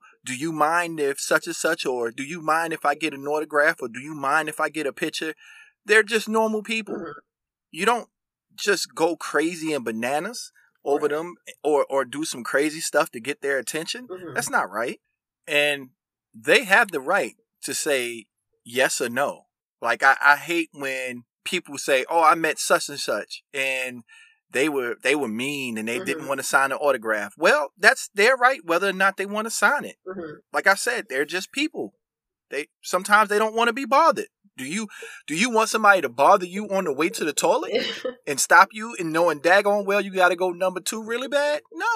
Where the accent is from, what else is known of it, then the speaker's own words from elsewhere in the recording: New York, United States; also born or lived in New Jersey; growing up around New York and New Jersey.